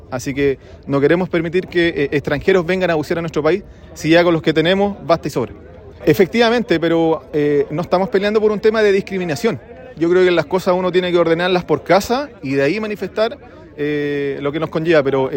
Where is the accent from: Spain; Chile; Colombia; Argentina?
Chile; somos nosotros los chilenos y traer personas extranjeras a nuestro país